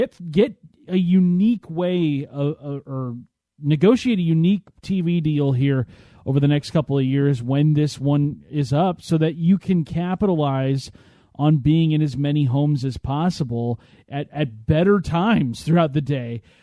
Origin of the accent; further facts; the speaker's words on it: West Coast, United States; what we're accustomed to, what we grew up with here on the West Coast.